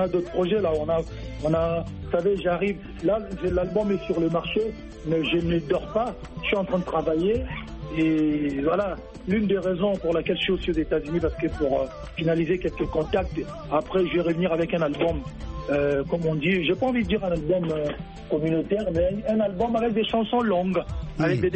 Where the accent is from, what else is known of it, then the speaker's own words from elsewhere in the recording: Kinshasa, DR Congo; Je suis un gars de Bandal avec tout ce qui va avec.